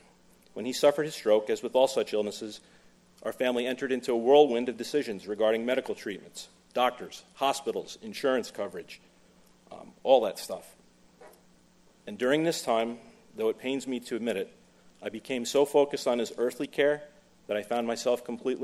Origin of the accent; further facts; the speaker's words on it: Blue Point, New York, United States; Both ended up moving later in their lives to a small town on the South Shore called Blue Point, my hometown.